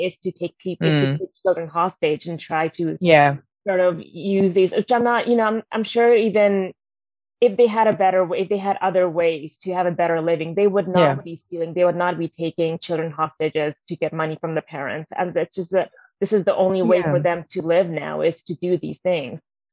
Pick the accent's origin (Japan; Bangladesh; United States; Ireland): Bangladesh; I know, for instance, in my home country, in Bangladesh, we definitely don't have any laws protecting the LGBTQ plus community.